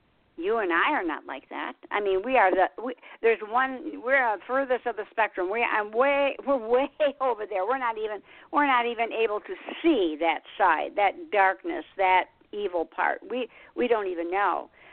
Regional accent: Michigan, United States; you know, in Michigan, I came from Michigan.

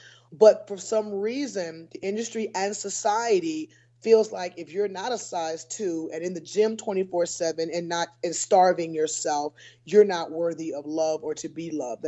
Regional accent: Newport News, Virginia, United States; Where I grew up in Newport News, Virginia, those are the white families.

